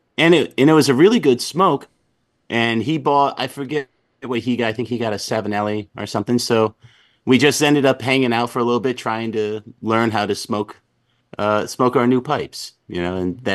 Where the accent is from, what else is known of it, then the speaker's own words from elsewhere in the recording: Connecticut, United States; So I'm from Eastern Connecticut. I still reside there now, close to the casinos, if people are familiar with Mohegan Sun or Foxwoods. And I've basically lived here my whole life